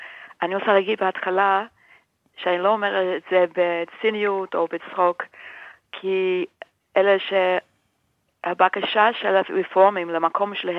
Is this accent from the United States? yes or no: yes; United States; Hebrew is a second language; now in Israel; אני, אתם שומעים, אני אמריקאית.